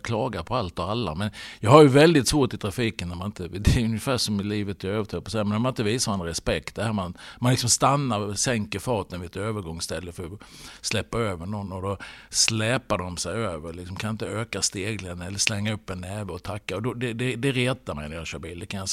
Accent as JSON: {"language": "Swedish", "town": "Halmstad", "region": "Halland County", "country": "Sweden", "said": "Men då har jag fått titta när jag har varit hemma i Halmstad."}